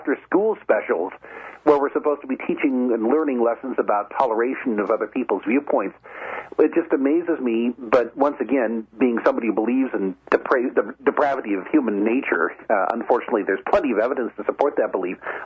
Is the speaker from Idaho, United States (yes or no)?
yes; Idaho, United States; people who are as American as I am. I was born and raised in Idaho.